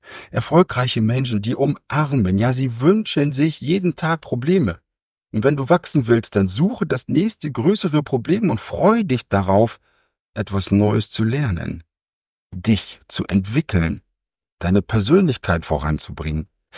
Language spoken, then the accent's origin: German; Lower Saxony, Germany; moved away as an adult; now in Munich, Germany; als ich mit meiner jungen Familie nach München gegangen bin. 30 Jahre bin ich hier aufgewachsen in der Region Branschow-Osnabrück und dann hat es mich aber weggezogen.